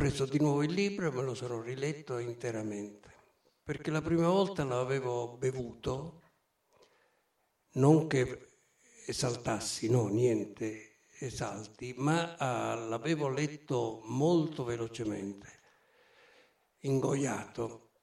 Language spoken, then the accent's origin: Italian; Naples, Campania, Italy; io napoletane ma con origini ancora più meridionali. Ho avuto entrambi i genitori calabresi.